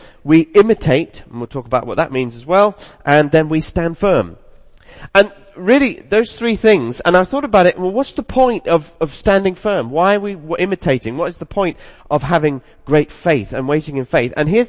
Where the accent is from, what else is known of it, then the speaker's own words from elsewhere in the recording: the South, United States; I grew up in the South, in the States, where deer were quite prevalent